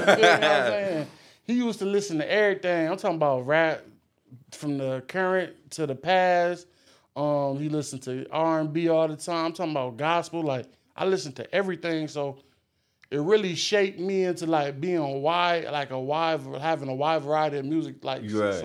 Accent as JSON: {"language": "English", "region": "Michigan", "country": "United States", "tie": "born or raised there", "said": "I was born and raised in Michigan, so that's where that's like the rice, that's the main ingredient."}